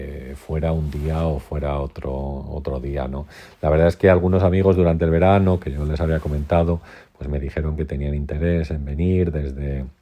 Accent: Gajates, Castile and León, Spain; gente, amigos de Alba de Tormes, de mi pueblo, que se llama Gajates, y de algún sitio más

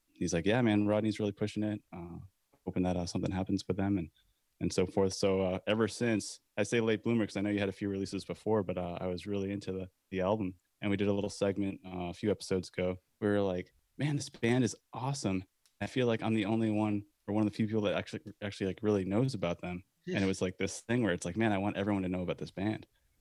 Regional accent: Portland, Maine, United States; And we're all from Portland, Maine.

